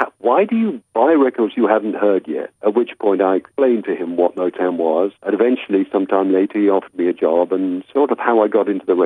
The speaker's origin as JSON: {"language": "English", "town": "Bristol", "region": "South West England", "country": "United Kingdom", "tie": "born or raised there", "said": "And my hometown was Bristol, England, in the West Country."}